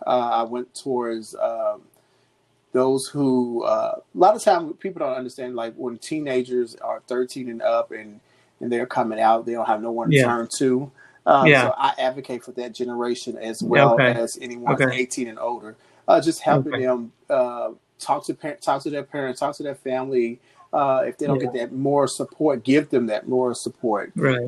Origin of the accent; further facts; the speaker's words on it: Lexington, Kentucky, United States; I grew up here in Lexington, Kentucky. I went to school here.